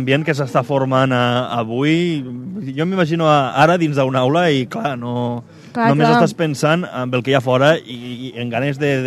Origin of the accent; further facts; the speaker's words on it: Flix, Catalonia, Spain; Jo sóc de Flix